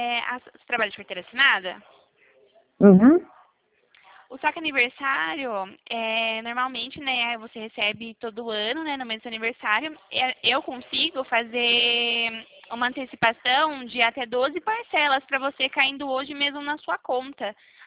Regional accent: Itu, São Paulo, Brazil; eu sou do interior de SP, eu sou aqui de Itu.

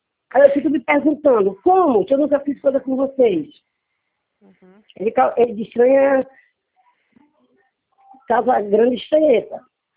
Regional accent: São Paulo, Brazil; Eu sou de São Paulo, eu moro em São Paulo.

